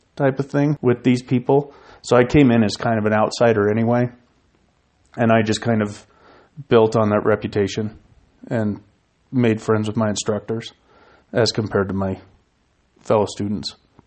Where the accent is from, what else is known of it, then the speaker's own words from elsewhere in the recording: Wyoming, United States; I think by growing up in Wyoming, you have this ability to succeed and talk to a lot of people.